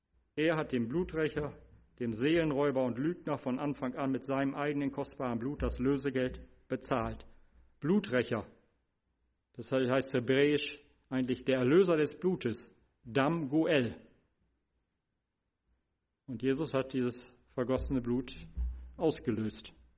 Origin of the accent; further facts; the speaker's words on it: Northern Germany, Germany; Die können wir als Norddeutsche da auch verstehen.